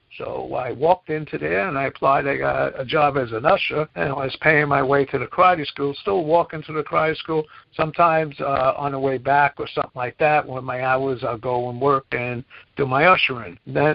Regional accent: Brooklyn, New York, United States; also born or lived in Queens; I grew up in Bushwick, Brooklyn. Every day you fought, you know, every day was a fight.

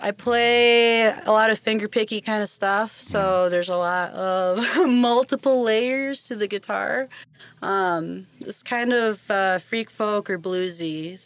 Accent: Michigan, United States; We're from Michigan. We're blessed with a lot of badass musicians.

